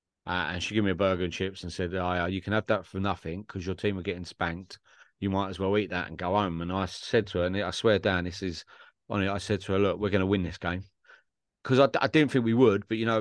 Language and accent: English; East of England, United Kingdom; I'm from Essex